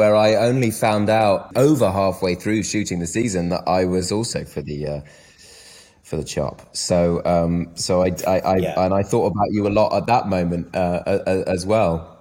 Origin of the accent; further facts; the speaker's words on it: United Kingdom; I'm very British. We do like to say sorry a lot.